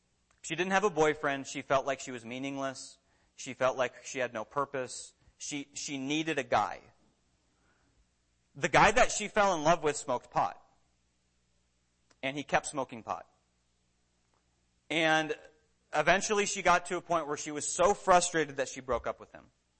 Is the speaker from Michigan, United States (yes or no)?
no; Minnesota, United States; also born or lived in Tennessee; When I grew up in Minnesota, whenever it snowed, I always wished, or I always hoped, that we would have a school cancellation.